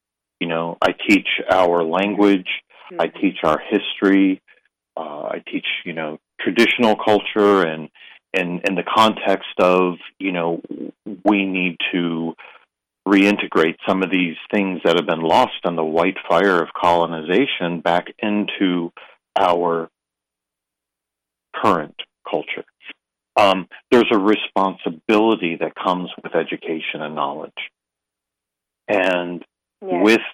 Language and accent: English; North Carolina, United States; I am Tuscarora from the Tuscarora Nation of North Carolina, and I'm Bear Clan.